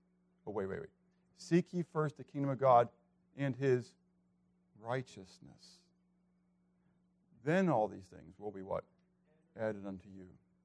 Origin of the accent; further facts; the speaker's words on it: Pittsburgh, Pennsylvania, United States; Even though I was from Pittsburgh, I would have been on the side of the South, okay?